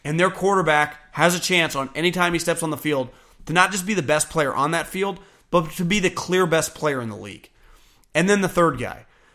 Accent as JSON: {"language": "English", "town": "Davis", "region": "California", "country": "United States", "tie": "born or raised there", "said": "And I'm born and raised in Davis. My dad was big into UC Davis athletics."}